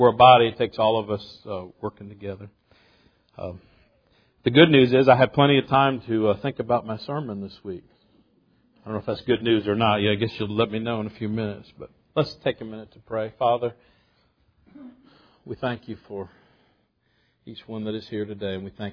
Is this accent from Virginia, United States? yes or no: yes; Virginia, United States; And where I grew up in Virginia, that I missed the cutoff date for starting kindergarten in the fall